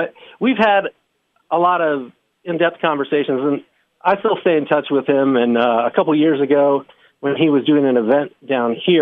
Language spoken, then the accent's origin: English; Muncie, Indiana, United States; But it is not true. 18 years in Muncie did not make me want to spend 4 more years in Muncie.